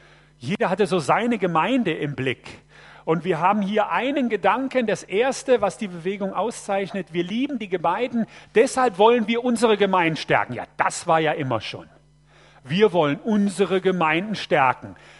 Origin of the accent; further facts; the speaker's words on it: North Rhine-Westphalia, Germany; Ich bin geboren und aufgewachsen am Niederrhein in Nordrhein-Westfalen. Das ist katholisch, streng katholisch, war aber nicht gläubig.